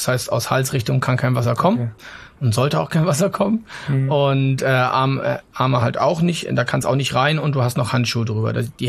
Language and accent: German; Mecklenburg-Vorpommern, Germany; Ich bin ich bin an der Ostsee aufgewachsen, komme aus Mecklenburg in der Nähe von Greifswald